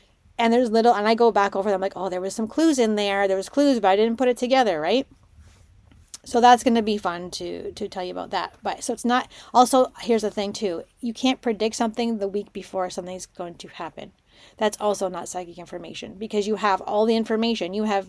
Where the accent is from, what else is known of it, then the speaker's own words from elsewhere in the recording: Canada; Plus, I'm Canadian.